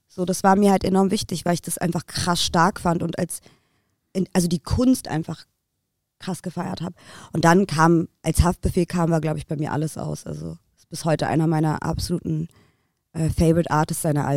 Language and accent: German; Berlin, Germany; Ich bin in Berlin-Kreuzberg aufgewachsen.